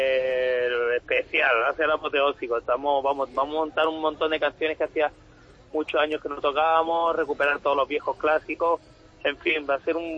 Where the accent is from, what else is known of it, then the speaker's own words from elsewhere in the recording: Málaga, Andalusia, Spain; como malagueño, me llena de orgullo, la verdad.